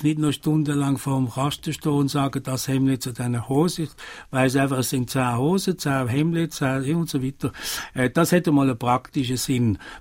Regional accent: Italy; Ich bin Italiener

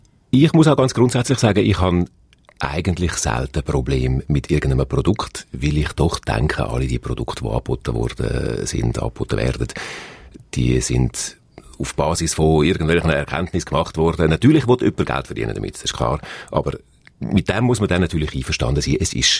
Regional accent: Graubünden, Switzerland; accent: Bündner dialect; Ich bin ja in Graubünden aufgewachsen und habe darum immer noch meinen Bündner Dialekt drauf.

